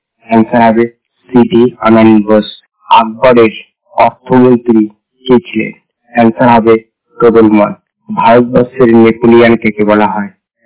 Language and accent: Bangla; West Bengal, India; আমার বাড়ি পশ্চিমবঙ্গের পূর্ব বর্ধমান জেলা।